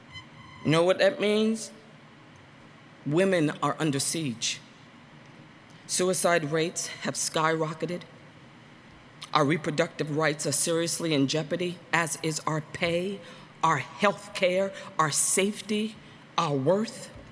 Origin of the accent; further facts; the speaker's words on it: Central Falls, Rhode Island, United States; You know, my testimony is one of poverty. You know, you heard I grew up in Central Falls, Rhode Island.